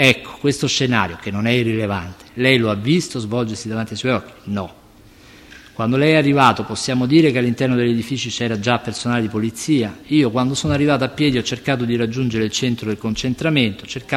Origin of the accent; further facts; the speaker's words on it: Rome, Lazio, Italy; non lo dico perché sono romano